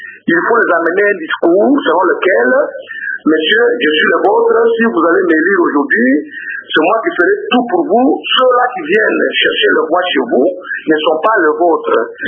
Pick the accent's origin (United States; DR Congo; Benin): DR Congo; Sankuru; Je suis de Sankourou